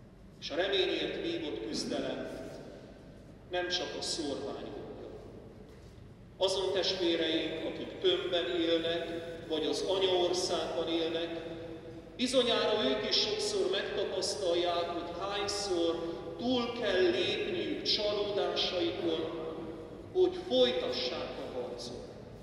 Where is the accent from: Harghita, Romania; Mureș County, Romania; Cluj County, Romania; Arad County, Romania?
Arad County, Romania; Arad; Arad szülővárosunk vallási és nemzeti szempontból is szorvány.